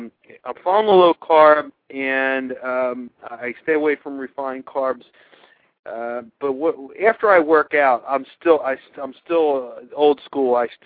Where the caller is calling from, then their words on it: Downingtown, Pennsylvania, United States; I'm from Downingtown, Pennsylvania.